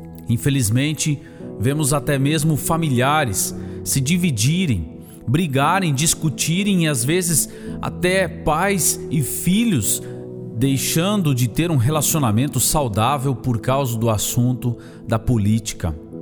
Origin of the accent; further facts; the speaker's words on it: Brazil; also born or lived in Germany / Zurich, Switzerland; morei mesmo em 3 países. Aqui no Brasil, onde passei a minha infância, na Alemanha, onde fiz os meus estudos de teologia e passei cerca de 5 anos morando ali